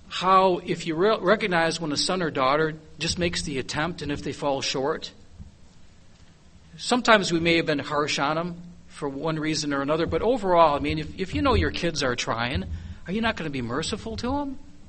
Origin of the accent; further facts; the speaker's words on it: Tennessee, United States; I'm from Tennessee, a volunteer.